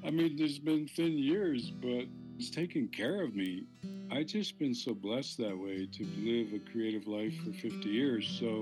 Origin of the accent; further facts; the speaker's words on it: Six Nations, Ontario, Canada; I sit in my Cayuga language. I'm from Six Nations along the Grand River, about 18 miles west of Hamilton, Ontario. Large community there, population-wise.